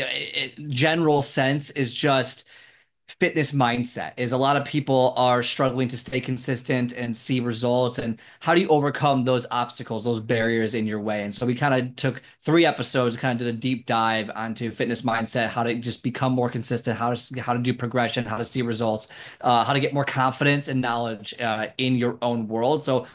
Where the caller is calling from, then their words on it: Chicago, Illinois, United States; Chicago, Illinois.